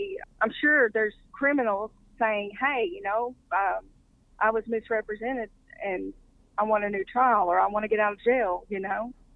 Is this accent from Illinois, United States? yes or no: no; Ringling, Oklahoma, United States; I mean, I grew up in Ringling, which is, everybody was, you know, go party in Wilson or go party in Ringling.